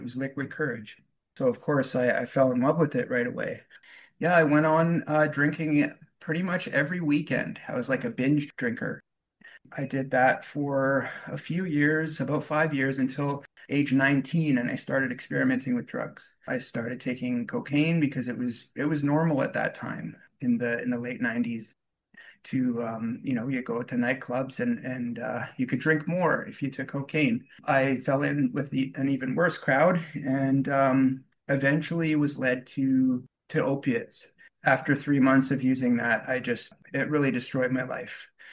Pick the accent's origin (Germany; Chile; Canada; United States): Canada; Vancouver, British Columbia; also born or lived in Yukon; So yeah, I was born in the Yukon. My early formative years were in the 80s, but those years were spent in Vancouver.